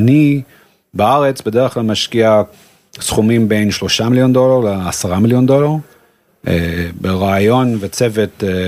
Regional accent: United States; moved away as an adult; also born or lived in South Africa; now in Israel; נולדתי בדרום אפריקה, גדלתי בארצות הברית, עליתי לארץ בגיל 22, אחרי שסיימתי תואר ראשון, והתגייסתי.

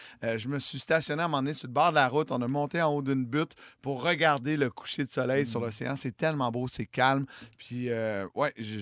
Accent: Trois-Rivières, Quebec, Canada; now in Boucherville, Canada; Fait qu'il y avait de quoi qui me rappelait un peu chez nous à Trois-Rivières.

